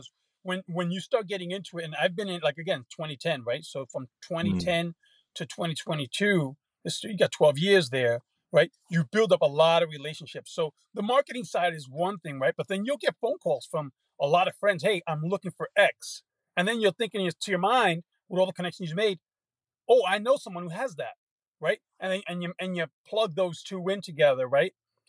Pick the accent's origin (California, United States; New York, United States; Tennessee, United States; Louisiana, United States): New York, United States; I'm originally from New York.